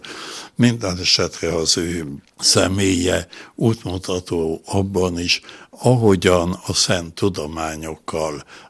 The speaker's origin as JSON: {"language": "Hungarian", "town": "Szeged", "region": "Csongrád-Csanád", "country": "Hungary", "said": "Szegedi vagyok"}